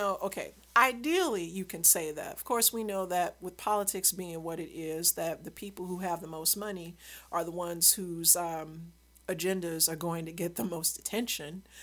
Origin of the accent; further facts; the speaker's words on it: Louisiana, United States; I grew up in Louisiana, you know, Bible Belt.